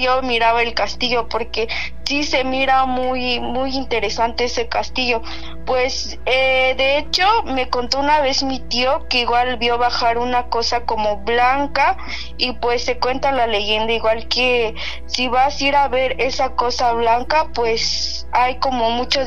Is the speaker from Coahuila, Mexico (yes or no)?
no; San Juan Chamula, Chiapas, Mexico; soy originaria de San Juan Chamula.